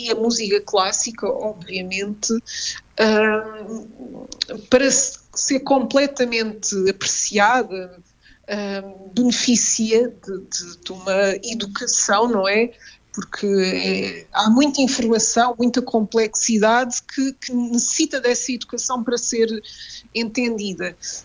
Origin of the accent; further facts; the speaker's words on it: Oeiras, Lisbon, Portugal; Eu vivo em Oeiras, eu sou de Oeiras.